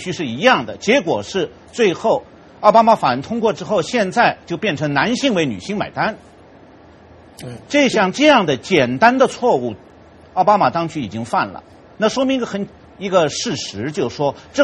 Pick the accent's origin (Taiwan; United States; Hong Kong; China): United States; 他忽视了我们美国人并不希望在他的任期内一定要把所有问题都解决